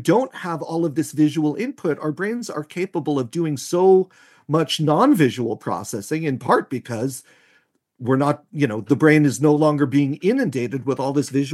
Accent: New York, United States; When I grew up in New York, I was blind, but I didn't embrace blindness.

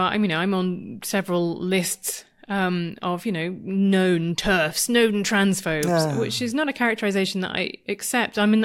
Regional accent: United Kingdom; Being British is an advantage. I don't think it makes me cooler. I think it makes me more secure in the fact that we have come to an understanding here in Britain, along with the Scandinavian countries.

